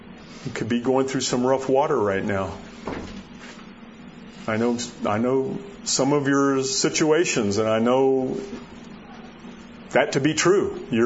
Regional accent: Florida, United States; I grew up in Florida. I know what hurricanes are.

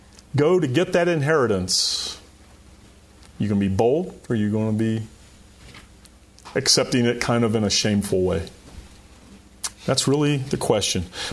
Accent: Florida, United States; also born or lived in West Virginia; My family comes from West Virginia. I was born in West Virginia. But all my aunts and uncles and cousins, my grandparents were all in West Virginia. We lived in Florida. And so we come up every summer.

